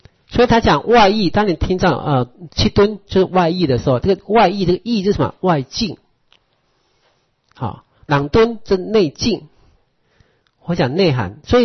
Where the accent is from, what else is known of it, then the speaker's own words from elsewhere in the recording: Taiwan; 比如说不，我们人类跟我们台湾人，它是名称不同